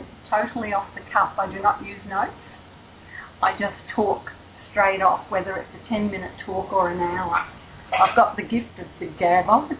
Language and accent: English; Victoria, Australia; In my home state of Victoria, I decided to turn my painting with Parkinson's session into a workshop